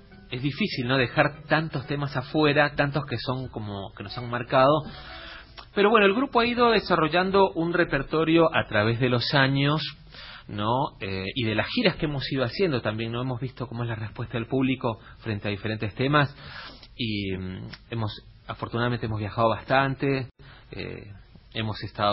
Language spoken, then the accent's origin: Spanish; Peru; Yo soy de Perú, pero bueno, todo el resto del quinteto es de Argentina. Y yo también en Perú escuchaba estos tremendos clásicos del género